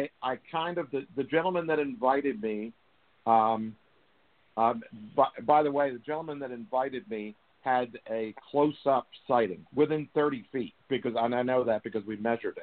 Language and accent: English; New Jersey, United States; now in North Carolina, United States; I'm from New Jersey, if for those of the folks that out there that don't know, from the southern part of the state. Spent a lot of time in the Jersey Pines.